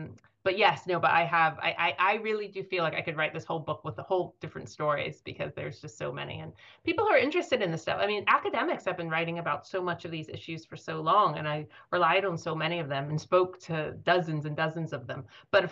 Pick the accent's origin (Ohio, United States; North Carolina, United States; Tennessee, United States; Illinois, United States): North Carolina, United States; Chapel Hill; moved away as an adult; Now, I can totally do this with my hometown of Chapel Hill, North Carolina, at least frozen in time in my mind from when I was 18. I haven't lived there in quite a long time